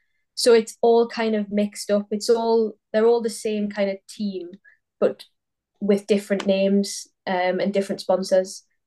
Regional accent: United Kingdom; But I'm British

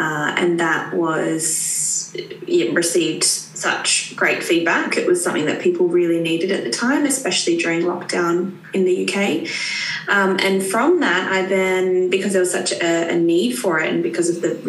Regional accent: Australia; now in London, United Kingdom; I'm originally from Australia, which you can tell by my accent. I've been living in London for 3 years now.

